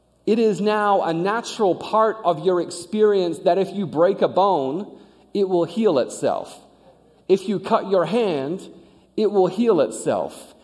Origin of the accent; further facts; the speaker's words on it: Australia; I grew up in Australia with a swimming pool in the backyard